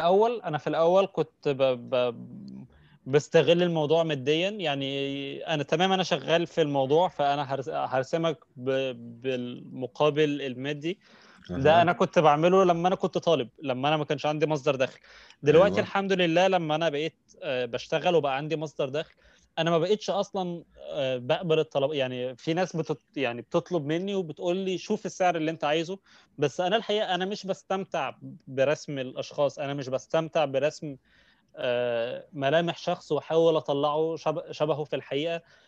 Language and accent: Arabic; Egypt; كان عندنا في مصر مجلات كتير